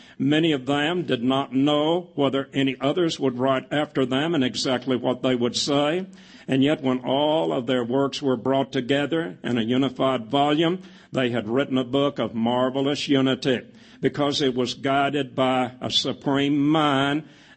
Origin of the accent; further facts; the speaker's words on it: Lansing, Michigan, United States; I remember that he came to my hometown of Lansing, Michigan. My folks were living in that Michigan city at that time.